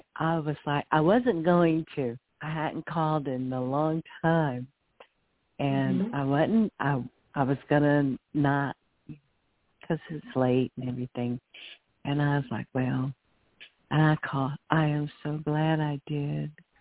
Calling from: Newport, North Carolina, United States; I'm calling from Newport, North Carolina.

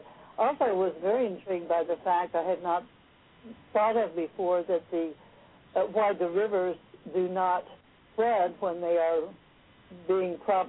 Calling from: North Little Rock, Arkansas, United States; I'm in Arkansas.

